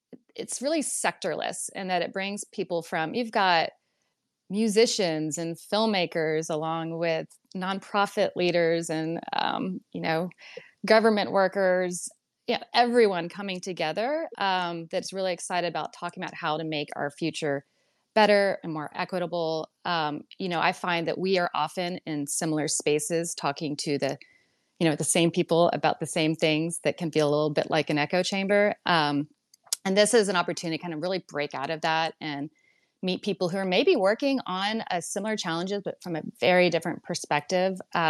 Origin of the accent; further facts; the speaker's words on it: Austin, Texas, United States; I am. I'm in my hometown of Austin for South By, as the cool kids call it.